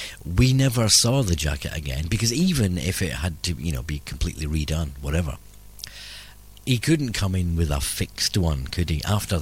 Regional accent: Glasgow, Scotland, United Kingdom; now in London, United Kingdom; I know I don't sound like a Crouch Ender. I'm originally from Glasgow, but I've been a Crouch Ender now for over 15 years. So I kind of consider myself a local.

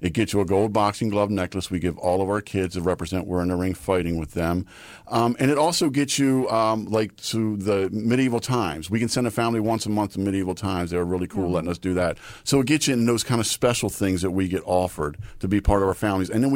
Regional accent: Dundalk, Maryland, United States; I grew up in Maryland, a Dundalk boy, and I wanted to give back to my community.

